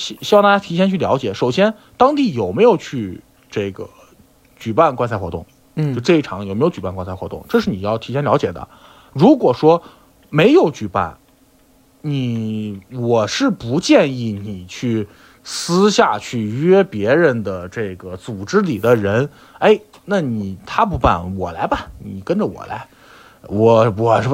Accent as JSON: {"language": "Chinese", "country": "China", "said": "作为中国人"}